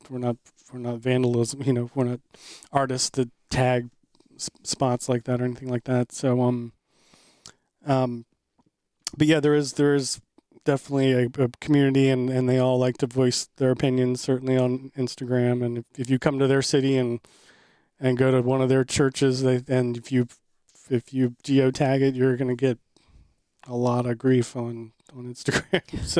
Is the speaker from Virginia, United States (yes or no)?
yes; Richmond, Virginia, United States; I mean, I'm from Richmond, which is a capital of Virginia. It's a fairly decent sized city